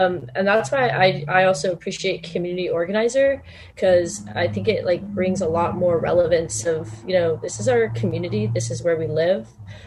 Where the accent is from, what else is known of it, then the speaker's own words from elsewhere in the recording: Orange, California, United States; I am not. I'm from South. I'm from City of Orange.